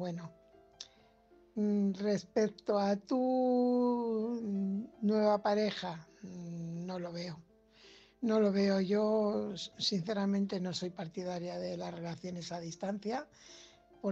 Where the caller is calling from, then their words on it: Fuenlabrada, Community of Madrid, Spain; corresponsal de Fuenlabrada.